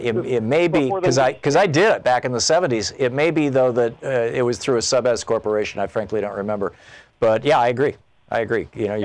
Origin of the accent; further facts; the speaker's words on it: Michigan, United States; I knew some of these people back when I was a kid growing up in Michigan